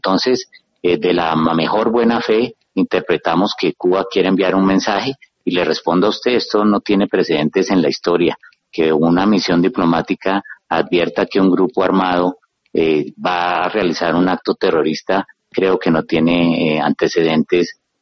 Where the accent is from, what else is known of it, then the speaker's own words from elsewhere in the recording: Colombia; como colombiano